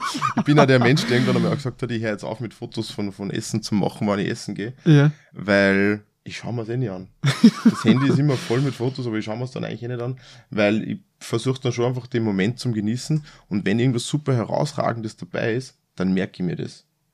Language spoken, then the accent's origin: German; Austria; bei uns in Österreich